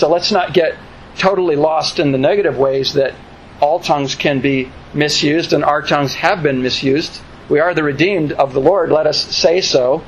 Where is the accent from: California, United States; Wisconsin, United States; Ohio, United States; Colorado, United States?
California, United States; moved away; I'm from California, and though I've been away from California for almost 17 years, I pay attention to the California wildfires